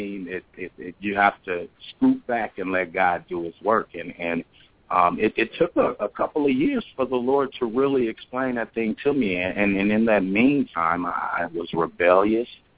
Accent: Flint, Michigan, United States; born there; I was born in Flint, Michigan, and I'm a son of a pastor, and I was raised in the church.

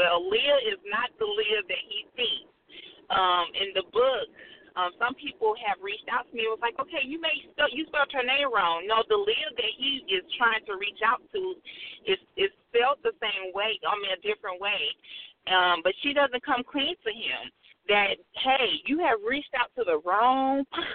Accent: Atlanta, Georgia, United States; I'm from Atlanta, so I just was like, okay, everything happened in Atlanta. Hot Atlanta.

